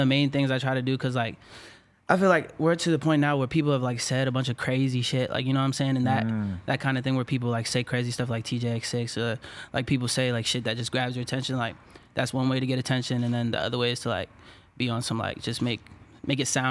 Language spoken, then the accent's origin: English; Washington, District of Columbia, United States; Yeah, but DC, Maryland.